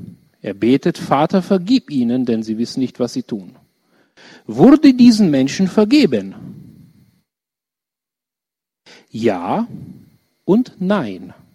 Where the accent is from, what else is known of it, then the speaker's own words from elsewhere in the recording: Nuremberg, Bavaria, Germany; ich bin 35 Jahre alt, ich komme aus Nürnberg, ich wohne in Nürnberg.